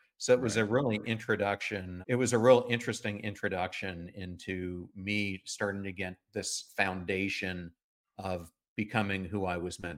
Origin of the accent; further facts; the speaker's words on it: York, Pennsylvania, United States; where I grew up in York, Pennsylvania, we had a ton of gangs and they were all part of these different gangs.